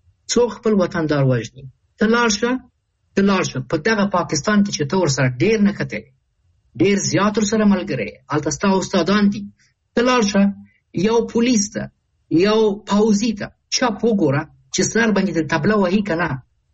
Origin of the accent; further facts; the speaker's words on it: Kabul, Afghanistan; زه د کابل یم